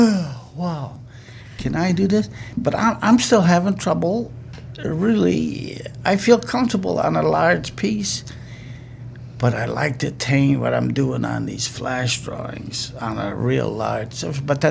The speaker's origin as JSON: {"language": "English", "region": "Indiana", "country": "United States", "said": "they said, oh, okay, we'll file"}